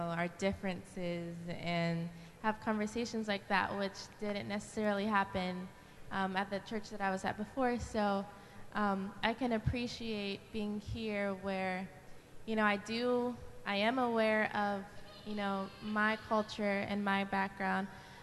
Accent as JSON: {"language": "English", "region": "Ohio", "country": "United States", "tie": "born or raised there", "said": "So I grew up in Ohio in a small city."}